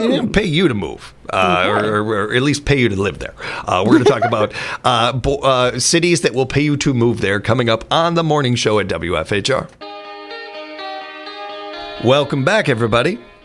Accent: Chicago, Illinois, United States; Let me remind everybody, I'm a Chicagoan saying this, and a proud one at that.

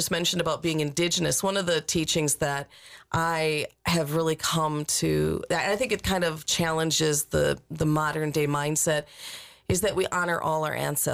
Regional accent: Kenosha, Wisconsin, United States; born there; I was born in Kenosha, if that tells you.

